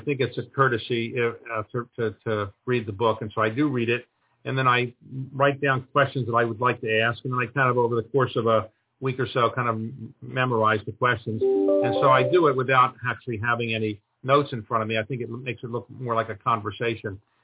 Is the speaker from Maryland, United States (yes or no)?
yes; Baltimore, Maryland, United States; I'm from Baltimore, and I went to college at Duke and law school at the University of Chicago.